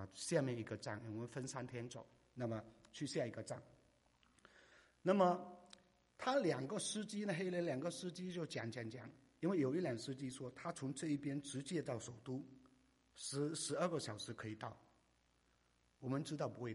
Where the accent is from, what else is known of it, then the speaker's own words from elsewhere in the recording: China; 希望他知道我们中国人都有功夫啊